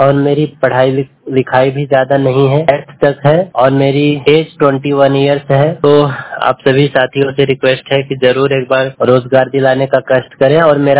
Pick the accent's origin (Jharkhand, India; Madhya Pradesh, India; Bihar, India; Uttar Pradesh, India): Uttar Pradesh, India; Jaunpur; और मैं 100% ब्लाइंड हूँ। मैं यूपी डिस्ट्रिक्ट जौनपुर का रहने वाला हूँ